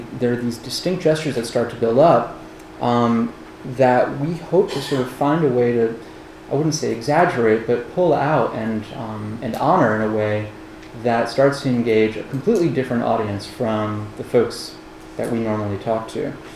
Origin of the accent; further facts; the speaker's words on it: New York, United States; It's sort of part of being a New Yorker.